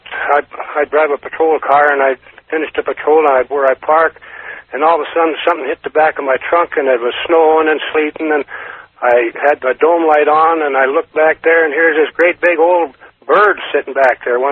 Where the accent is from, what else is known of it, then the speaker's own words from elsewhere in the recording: Carson City, Nevada, United States; from Carson City.